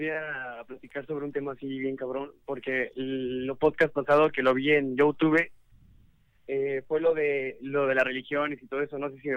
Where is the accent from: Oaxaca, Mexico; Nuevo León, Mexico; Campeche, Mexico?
Oaxaca, Mexico; porque soy de Oaxaca y todo el mundo me dice